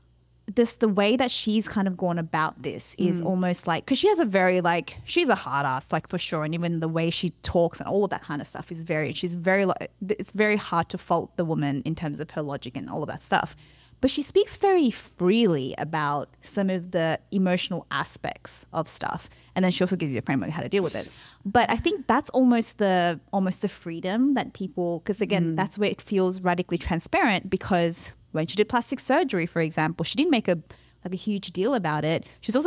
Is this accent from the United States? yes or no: no; Australia; We're Australian, we should know.